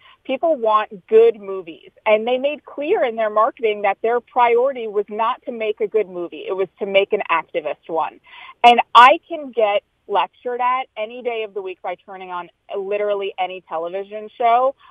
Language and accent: English; New York, United States; I'm originally a New Yorker, but we live in like a suburb of D.C.